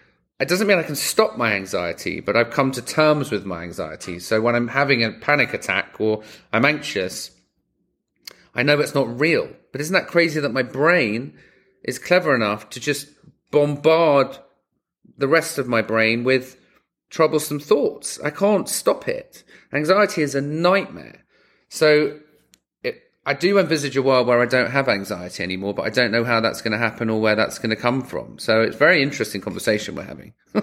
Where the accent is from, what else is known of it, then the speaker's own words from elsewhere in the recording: London, United Kingdom; I grew up in London, right? And I was relatively privileged to a point until we lost money.